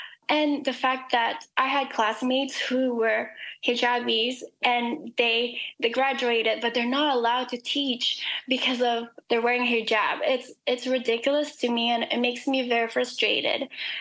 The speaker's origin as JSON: {"language": "English", "country": "Philippines", "said": "I think that as Filipino, we're very collectivist culture, like mm-hmm. also like family oriented."}